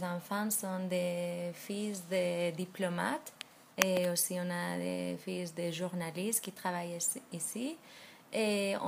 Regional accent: Spain; Moi, je suis espagnole et aussi pas juive

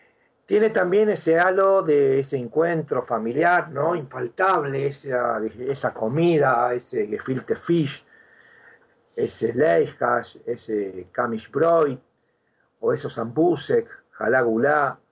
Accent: Concepción del Uruguay, Entre Ríos, Argentina; Cuando yo era chico, mi infancia en Concepción del Uruguay, Entre Ríos

